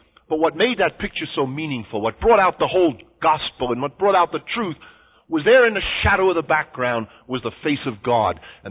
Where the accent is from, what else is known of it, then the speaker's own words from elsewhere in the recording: Brooklyn, New York, United States; But when I was a young boy growing up in Brooklyn, New York, I had an uncle.